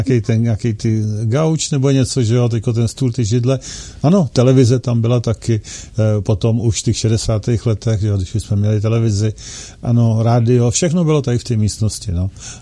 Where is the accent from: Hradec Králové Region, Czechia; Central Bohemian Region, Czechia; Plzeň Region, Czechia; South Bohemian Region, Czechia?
Plzeň Region, Czechia; tady u nás na Plzeňsku